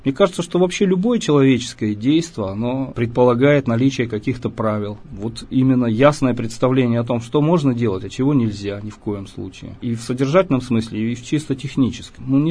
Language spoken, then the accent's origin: Russian; Yekaterinburg, Sverdlovsk Oblast, Russia; Родился я в городе Свердловске. Ну, тогда Екатеринбург был Свердловском. Всю жизнь в этом городе живу, отлучаясь ненадолго. Только, пожалуй, больше, чем на пару месяцев я не уезжал из родного города никогда.